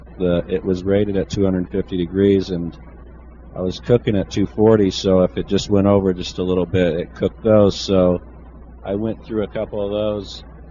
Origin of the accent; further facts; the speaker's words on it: California, United States; I'm 46 years old. I grew up here in the Silicon Valley.